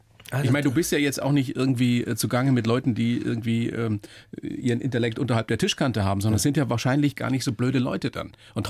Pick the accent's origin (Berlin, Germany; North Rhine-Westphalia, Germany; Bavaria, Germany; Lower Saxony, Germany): Bavaria, Germany; ich bin in der Oberpfalz groß geworden. Meine Eltern kommen aus dem Norden. Mhm. Und ich wollte auch immer dazugehören, konnte aber erstmal den Dialekt nicht sprechen.